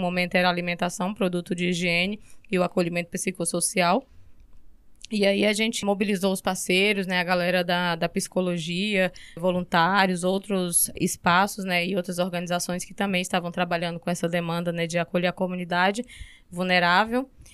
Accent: Northeast Region, Brazil; Sou nordestina, sou educadora popular

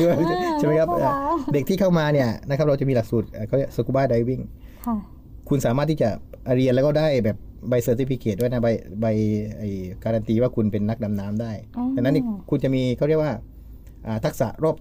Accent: Thung Song, Nakhon Si Thammarat, Thailand; ผมเนี่ยภูมิลำเนาผมเนี่ยอยู่คนนครศรีธรรมราชอยู่แล้ว

